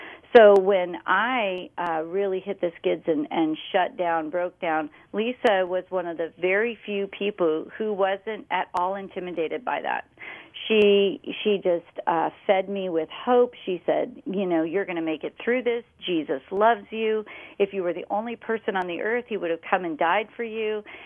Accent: Colorado, United States; now in Virginia, United States; we had moved from Colorado, which was my home state, to Virginia.

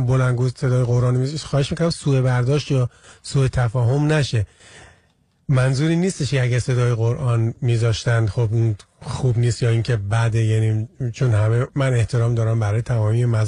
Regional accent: Iran; moved away; 1371 من از ایران خارج شدم، الان 31 سال و چند ماهی که از ایران اومدم بیرون

